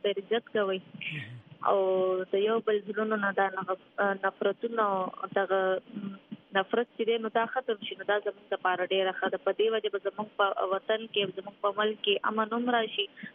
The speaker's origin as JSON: {"language": "Pashto", "town": "Swat", "region": "Khyber Pakhtunkhwa", "country": "Pakistan", "said": "موږ د سوات"}